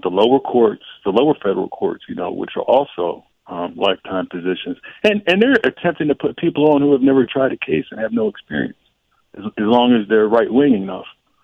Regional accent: United States; No, I am an American.

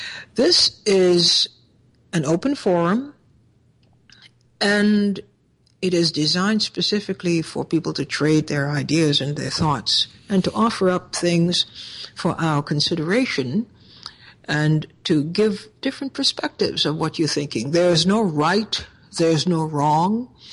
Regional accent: Trinidad & Tobago; Trinidad, my home country.

